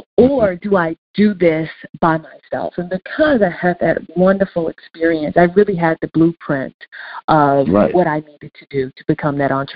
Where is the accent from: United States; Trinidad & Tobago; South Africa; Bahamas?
Bahamas; Nassau, New Providence; I'm originally from Nassau, Bahamas. A lot of people don't know that.